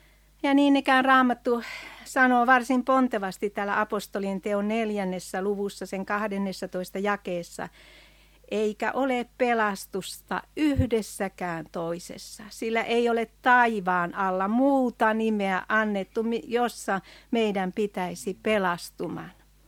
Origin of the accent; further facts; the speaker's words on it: Alajärvi, South Ostrobothnia, Finland; ja tulen Alajärveltä entisen Lehtimäen puolelta.